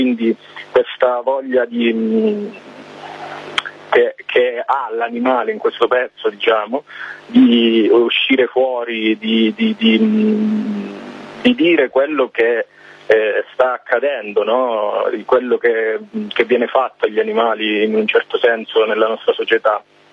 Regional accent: Palmi, Calabria, Italy; now in Camerino, Italy; Io sono originario di Palmi, in provincia di Reggio Calabria, però è da anni che ormai vivo a Camerino, nelle Marche.

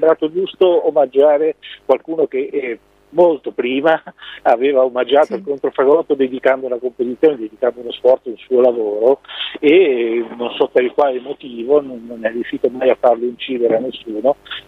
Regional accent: Genoa, Liguria, Italy; now in Bologna, Italy; è la mia terra, è la mia città, anche se abito ormai da tantissimi anni a Bologna, però in questo momento mi trovo esattamente davanti al mare a Genova. Arrivato da poche ore.

